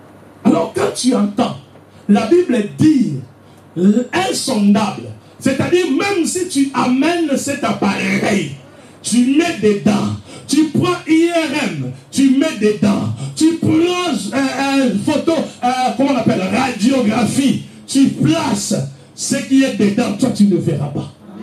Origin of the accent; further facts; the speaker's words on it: Kinshasa, DR Congo; born there; je suis né à Mamayem, à Kinshasa.